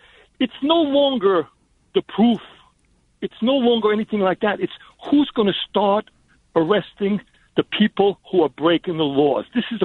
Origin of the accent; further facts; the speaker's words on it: Romania; born there; English is a second language; And I was born in Romania. I'm lucky that I'm in this country.